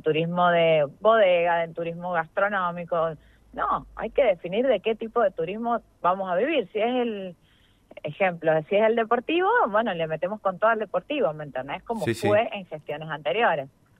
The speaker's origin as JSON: {"language": "Spanish", "region": "San Juan", "country": "Argentina", "said": "me pregunten de dónde soy, de San Juan."}